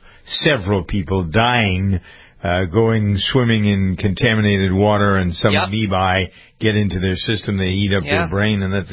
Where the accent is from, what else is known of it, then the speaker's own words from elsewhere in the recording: Framingham, Massachusetts, United States; Where I am here in my hometown of Framingham, the real estate market is crazy.